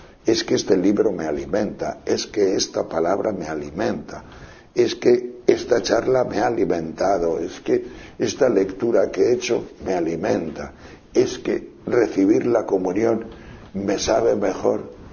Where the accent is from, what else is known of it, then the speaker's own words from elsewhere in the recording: León, Castile and León, Spain; no sé por aquí, pero por mi tierra de León